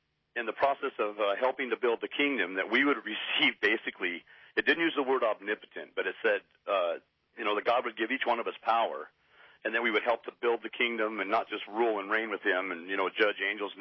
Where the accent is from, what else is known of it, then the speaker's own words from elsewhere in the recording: San Diego, California, United States; I'm from San Diego.